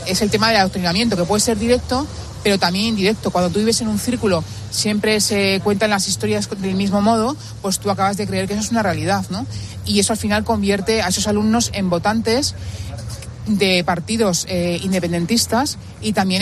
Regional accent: Catalonia, Spain; Yo, catalana.

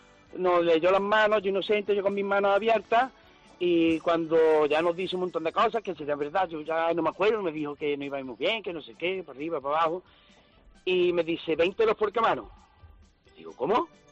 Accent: Lucena, Andalusia, Spain; now in Antequera, Spain; estoy en Antequera, soy de Lucena.

